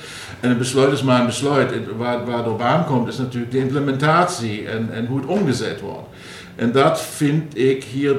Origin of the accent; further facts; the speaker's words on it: Saarland, Germany; Dutch is a second language; moved away as an adult; now in Maastricht, Netherlands; Ja, ik ben opgegroeid aan de Franse grens in het Saarland.